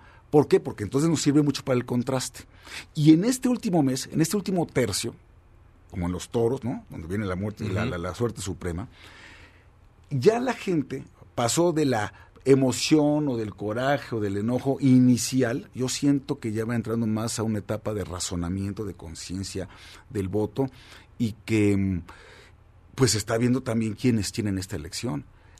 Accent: Mexico; ¿y qué es lo que nos convendría como mexicanos?

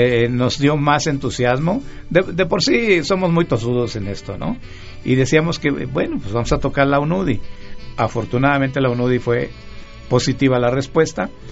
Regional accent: Yucatán, Mexico; yo ya tengo mis 69 años de edad, bien vividos, pero me acuerdo que allá en mi pueblo, en Yucatán, encendíamos las velas

